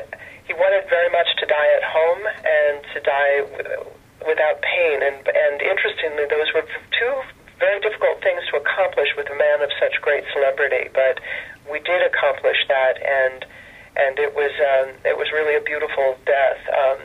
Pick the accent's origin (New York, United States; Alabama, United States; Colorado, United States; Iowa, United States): Colorado, United States; Fort Collins; And as you know, I grew up there in Fort Collins, Colorado, and still have my roots there.